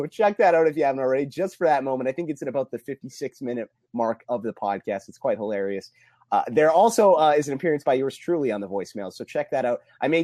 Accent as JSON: {"language": "English", "country": "Canada", "said": "That's because I'm Canadian and I really don't know anything."}